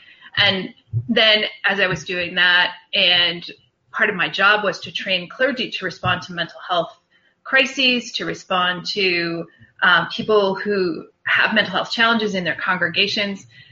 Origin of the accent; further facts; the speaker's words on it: Massachusetts, United States; Yes, I grew up on Cape Cod. For those of you who are far away and don't realize that that's a beautiful place to be from.